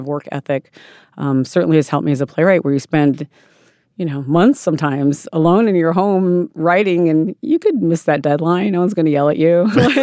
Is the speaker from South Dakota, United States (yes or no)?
yes; South Dakota, United States; I grew up in South Dakota, where my Lakota people are from.